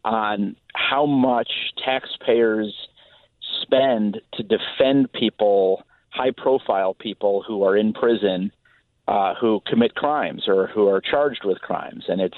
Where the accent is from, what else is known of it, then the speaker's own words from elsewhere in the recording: Illinois, United States; Yeah, born and raised in the South Suburbs. Homewood Flossmoor High School has the highest powered high school radio station in the country.